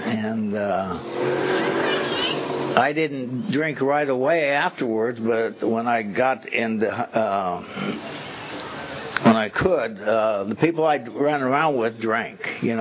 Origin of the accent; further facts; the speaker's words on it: Bakersfield, California, United States; I grew up in Bakersfield. I wasn't born in Bakersfield, but I might as well have been. I came out here when I was 1 month old, so, you know.